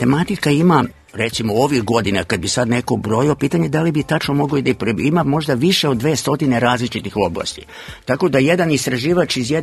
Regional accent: Dobra Voda, Serbia; kad sam se školovao tamo gde sam rođen u Dobroj Vodi, kako sam završio školu

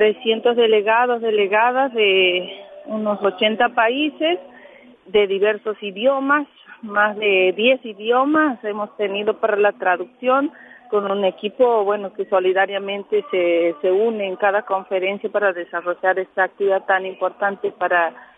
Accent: Santiago del Estero, Argentina; Vengo del norte de Santiago del Estero, de una comunidad originaria Vilela

